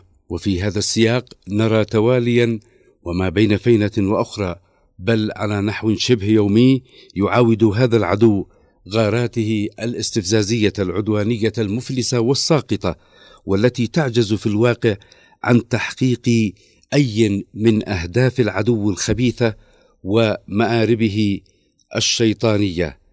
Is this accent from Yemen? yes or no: yes; Yemen; والعدوان البربري ورديفه الحصاري على بلدنا اليمن